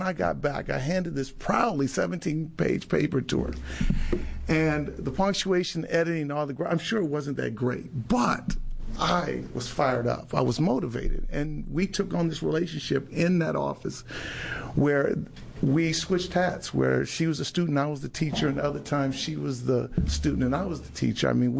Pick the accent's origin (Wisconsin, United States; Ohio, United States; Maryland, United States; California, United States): California, United States; Los Angeles; when I was a young black boy growing up in South Central in poverty, I would have laughed at you.